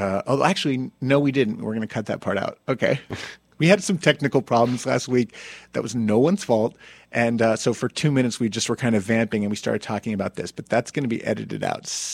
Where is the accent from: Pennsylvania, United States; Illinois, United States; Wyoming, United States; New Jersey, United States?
New Jersey, United States; Summit; And the town I come from, Summit, New Jersey, lost about 40 people on 9/11.